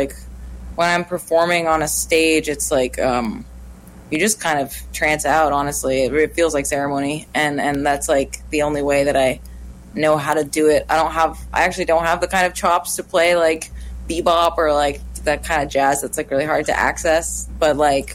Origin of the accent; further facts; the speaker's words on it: Odanak, Quebec, Canada; It's just … I'm Abenaki from Odenak